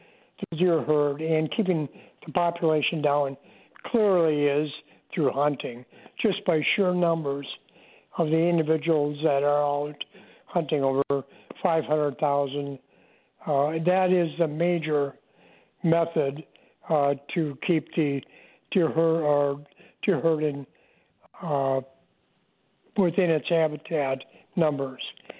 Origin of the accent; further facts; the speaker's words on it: New Holstein, Wisconsin, United States; I think by the history of where I grew up in New Holstein and Kahneman County, when the settlers got there, there were wolves